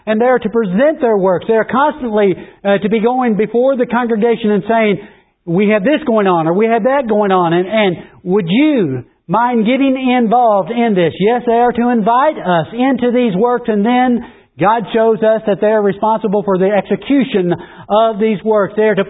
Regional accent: Indiana, United States; Whenever I grew up in Indiana, we grew up at tractor pools and things of that nature

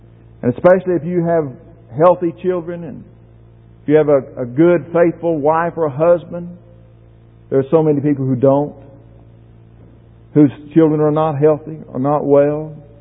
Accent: United States; I thank God that I'm an American and I'm a member of the United States.

